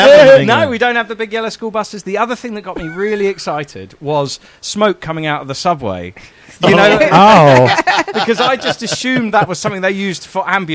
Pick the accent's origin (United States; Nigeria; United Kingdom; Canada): United Kingdom; London; If they find out I'm from London, they're like, hello, governor, how are you doing?